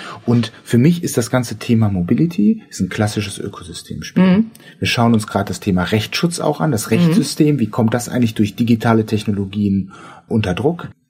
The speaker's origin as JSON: {"language": "German", "country": "Germany", "said": "Und ich bin selber Deutscher."}